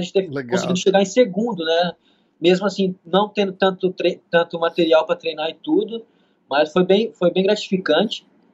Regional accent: Andirá, Paraná, Brazil; eu comecei a treinar jiu-jitsu na minha cidade natal, aqui em Andirá, Paraná, com 18 anos.

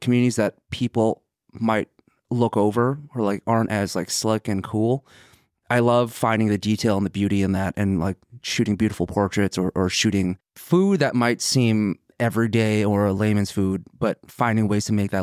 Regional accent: San Francisco, California, United States; And I'm from San Francisco. The Mission Burrito is very important to me. San Francisco is very important to me.

